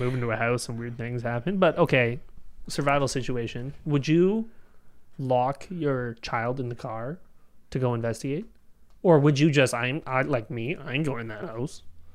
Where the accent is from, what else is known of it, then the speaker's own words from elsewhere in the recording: Canada; We're Canadian. We don't have guns.